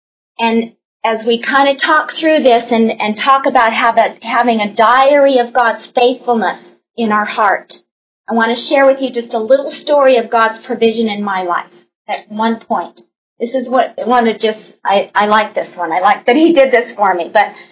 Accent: Arizona, United States; Because I grew up in Arizona with, you know, not peaches and plums. That stuff wouldn't grow where I live, but oranges did.

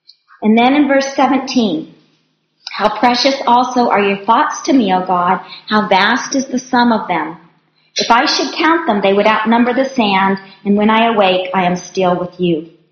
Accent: Arizona, United States; I grew up in Arizona. That's my home state.

